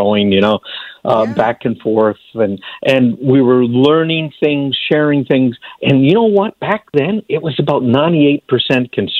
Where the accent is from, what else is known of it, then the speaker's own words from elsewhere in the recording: Canada; because I grew up in Canada, which is a lovely place.